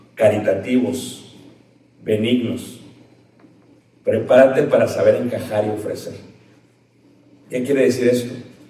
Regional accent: Mexico City, Mexico; now in Elgin, United States; yo realmente nací... crecí, mi educación fue en Ciudad de México.

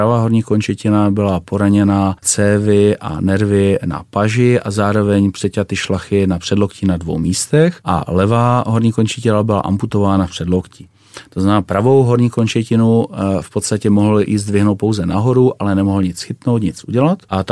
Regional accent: Ostrava, Moravian-Silesian Region, Czechia; když to řeknu blbě, my jsme Ostraváci

